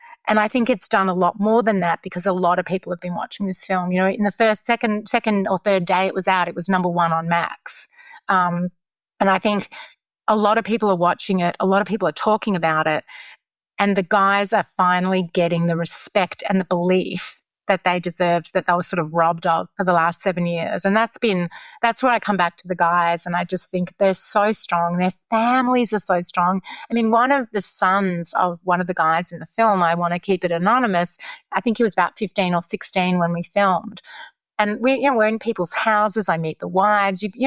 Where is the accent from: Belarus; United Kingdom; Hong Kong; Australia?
Australia; now in United States; but obviously I'm Australian. I've lived in America for 21 years.